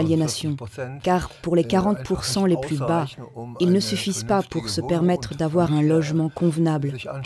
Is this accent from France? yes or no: no; Dresden, Saxony, Germany; Je suis certes originaire de Dresde, à l'époque de la RDA